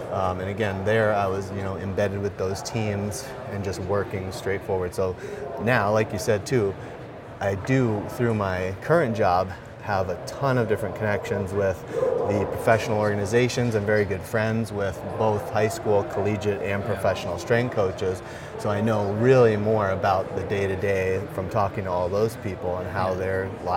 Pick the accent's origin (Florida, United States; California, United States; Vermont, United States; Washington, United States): Vermont, United States; And I grew up in Vermont, that's where I'm originally from.